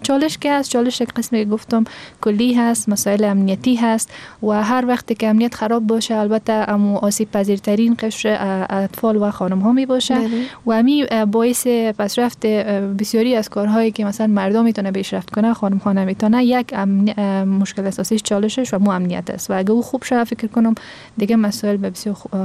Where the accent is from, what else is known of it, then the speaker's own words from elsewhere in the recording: Afghanistan; ما افغان هستیم